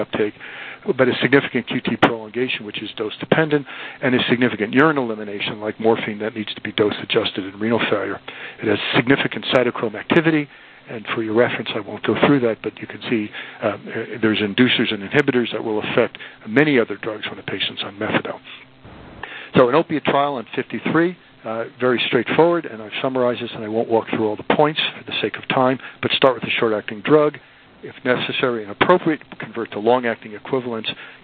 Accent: New York, United States; now in West Coast, United States; though I'm living on the West Coast, I am from New York, so I speak awfully fast.

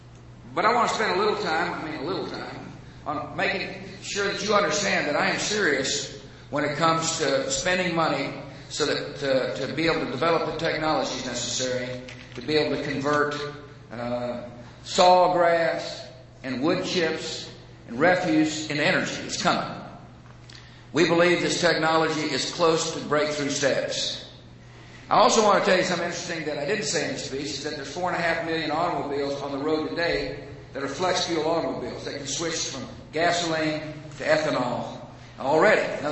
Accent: Texas, United States; You know, he knows I'm from Texas.

